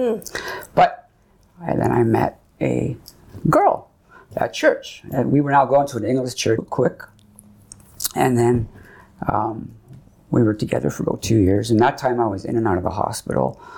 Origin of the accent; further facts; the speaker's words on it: Winnipeg, Manitoba, Canada; born there; I was born in Winnipeg, 1965. I'm 60.